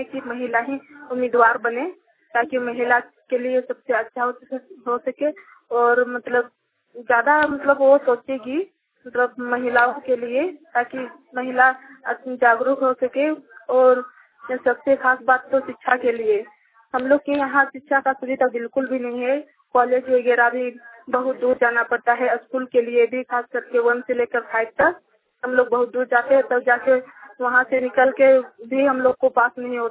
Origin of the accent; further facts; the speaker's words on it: Patariya, India; मैं पटरिया से हूँ